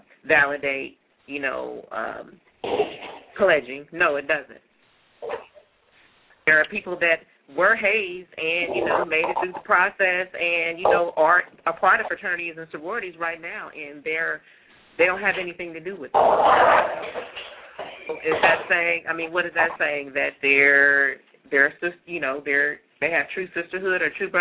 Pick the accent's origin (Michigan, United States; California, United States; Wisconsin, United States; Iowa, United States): California, United States; Now, growing up, you know, I'm from California. You know, I wasn't close to any historically black colleges there.